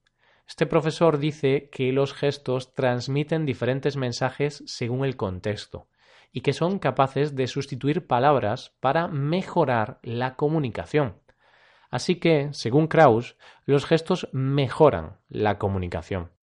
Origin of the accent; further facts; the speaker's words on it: Spain; yo soy español, pero no suelo gritar